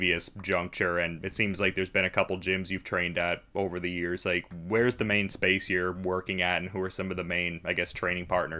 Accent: Oshawa, Ontario, Canada; I'm from the Ontario area. I'm from a place called Oshawa. It's about, like, 45-some-odd minutes outside of Toronto.

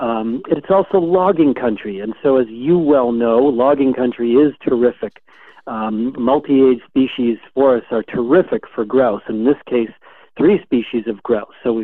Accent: New Hampshire, United States; accent: New England; now in Montana, United States; No. I grew up in New Hampshire. And you can take the kid out of New England, but you can't take the accent out of the kid, as they say

